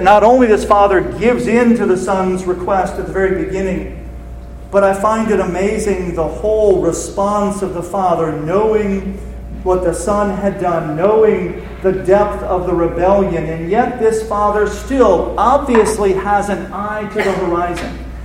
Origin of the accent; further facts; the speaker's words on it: New Orleans, Louisiana, United States; I grew up in New Orleans, and there were a lot of reasons that I chose to get away from home and go to Auburn.